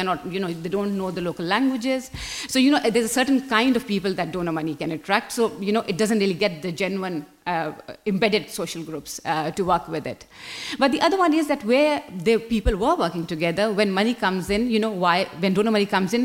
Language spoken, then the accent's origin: English; Pakistan; I come from Pakistan